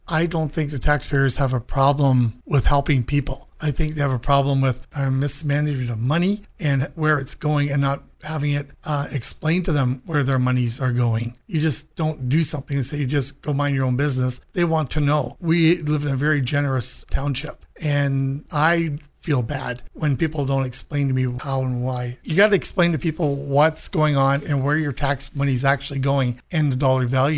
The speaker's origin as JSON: {"language": "English", "town": "Mount Brydges", "region": "Ontario", "country": "Canada", "said": "I'm from Mount Bridges. I've lived there for 50 years. I raised my children there."}